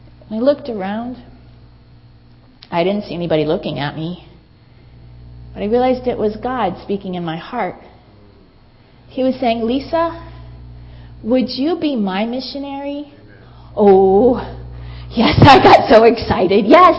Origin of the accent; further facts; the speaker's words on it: Florida, United States; also born or lived in Michigan; When I was born in Michigan, and then my family moved to Florida just before I was 7. And so most of my growing up years, I grew up in the warm south of Florida.